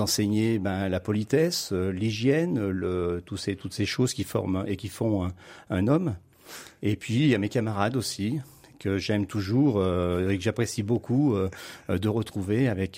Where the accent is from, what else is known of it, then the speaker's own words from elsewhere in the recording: Vallon-en-Sully, Auvergne-Rhône-Alpes, France; je suis originaire de Vallon-en-Sully, à 9 km du château. Et donc j'étais d'une fratrie de 7 enfants.